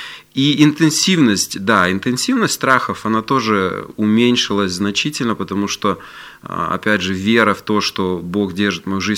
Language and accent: Russian; Brest, Brest Region, Belarus; я вырос в Бресте, знаешь, там своя такая атмосфера, Брестская крепость, Вторая мировая война